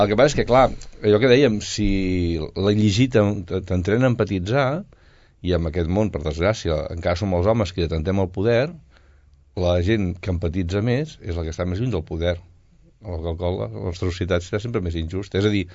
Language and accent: Catalan; Mataró, Catalonia, Spain; jo era de fora, jo vinc de Mataró